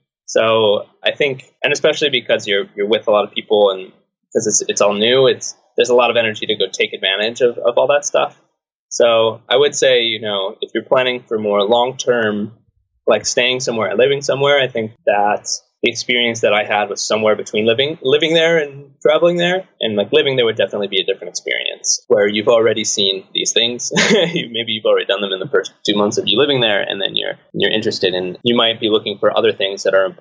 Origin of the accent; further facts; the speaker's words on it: United States; I think as an American, you have all these conceptions in your head of Serbia